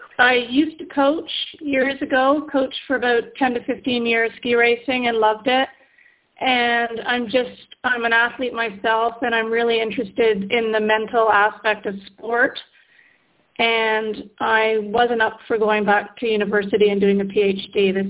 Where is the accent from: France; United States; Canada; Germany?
Canada; now in Bali, Indonesia; I'm Canadian, but living here in Bali for 2 years.